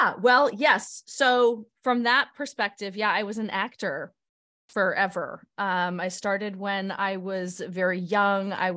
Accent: New York, United States; now in Los Angeles, United States; I grew up in New York. I worked a lot in theater.

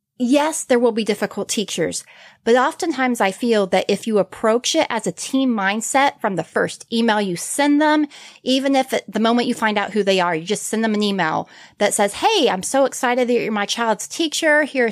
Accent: Pennsylvania, United States; So as I grew up in Pennsylvania, I would set up a schoolroom every single summer for my brother and sister.

